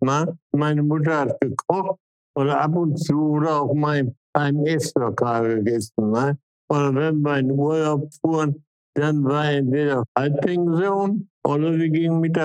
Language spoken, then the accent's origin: German; Gelsenkirchen, North Rhine-Westphalia, Germany; born there; In Gelsenkirchen.